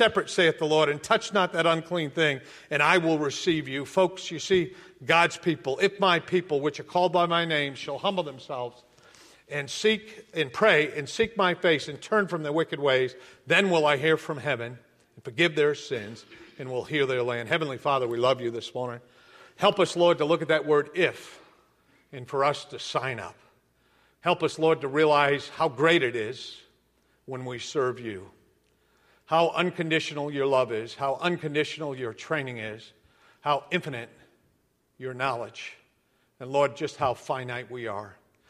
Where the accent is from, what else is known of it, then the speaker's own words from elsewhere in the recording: New England, United States; English was an issue. I'm from New England. English is secondary to everything else in New England.